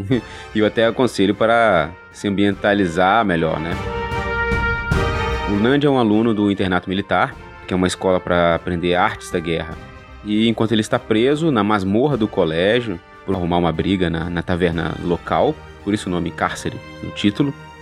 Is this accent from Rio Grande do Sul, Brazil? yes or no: no; Espírito Santo, Brazil; Sou capixaba